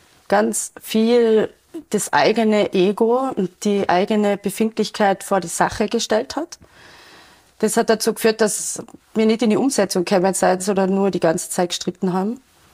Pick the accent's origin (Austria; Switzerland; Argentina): Austria; Innsbruck, Tyrol; Ich bin in Innsbruck aufgewachsen, ich habe in Innsbruck studiert. Ich habe Innsbruck immer als meine Lieblingsstadt bezeichnet. Ich habe immer gedacht, ich muss weggehen, war ich dann auch, bin wieder zurück.